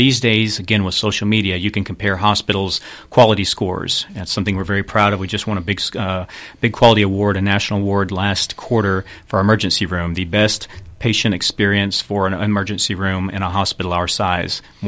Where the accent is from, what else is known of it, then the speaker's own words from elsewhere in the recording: Kaufman, Texas, United States; also born or lived in Dallas; Well, being from North Texas, I'm actually from Kauffman and grew up in Kauffman and Dallas and went to college in Dallas.